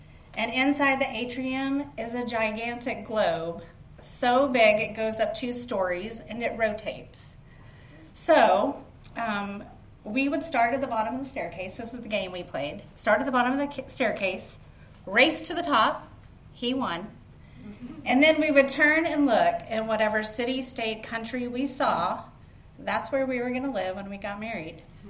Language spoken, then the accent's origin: English; Abilene, Texas, United States; I was born and raised in Abilene, Texas. I had an idyllic childhood. I loved my mom and dad. I loved my house.